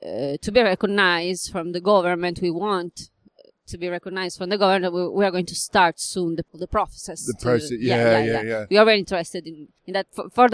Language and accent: English; Piedmont, Italy; I'm from Italy, yes. I'm from Piedmont.